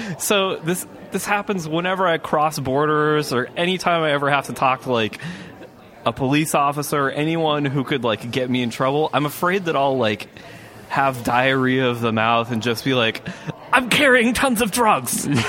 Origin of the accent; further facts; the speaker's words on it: Salt Lake City, Utah, United States; now in Seattle, United States; I grew up in Salt Lake City.